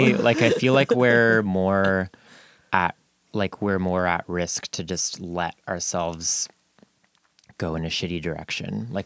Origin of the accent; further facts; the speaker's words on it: Canada; when I say I'm visiting from Canada